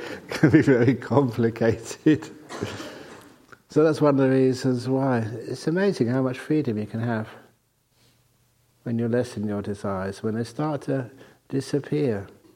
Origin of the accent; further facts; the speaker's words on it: England, United Kingdom; I'm an English monk.